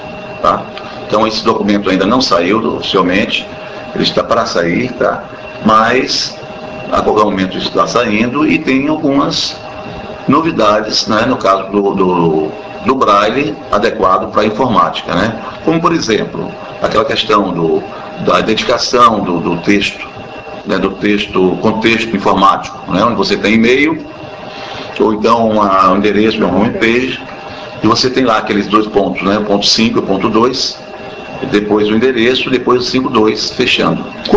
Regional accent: Salvador, Bahia, Brazil; Eu sou de Salvador

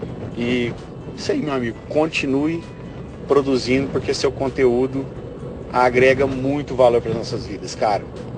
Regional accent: Uberlândia, Minas Gerais, Brazil; sou de Uberlândia, Minas Gerais

